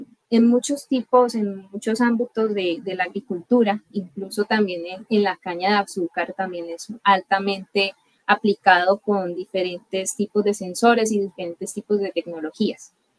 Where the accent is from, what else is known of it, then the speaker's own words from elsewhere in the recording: Valle del Cauca, Colombia; del departamento del Valle del Cauca, de donde soy originaria